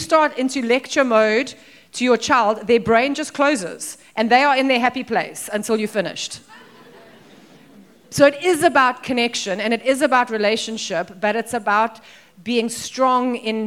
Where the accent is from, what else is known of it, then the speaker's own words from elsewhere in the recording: South Africa; because we can also go the other side as South African parents, where we're very harsh with our children